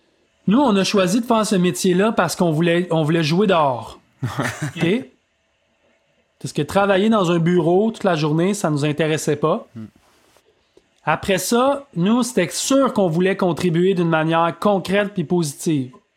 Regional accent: Saint-Bruno, Quebec, Canada; moi je viens de Saint-Bruno, tu sais, c'est une banlieue.

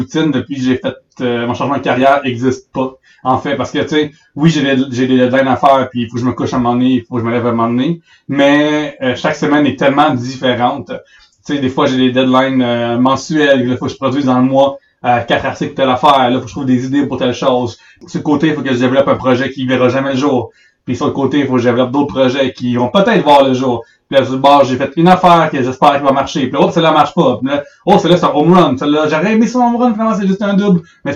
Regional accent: La Prairie, Quebec, Canada; now in Montreal, Canada; Oui, en fait je viens de Montréal, actuellement, mais j'ai grandi à la prairie.

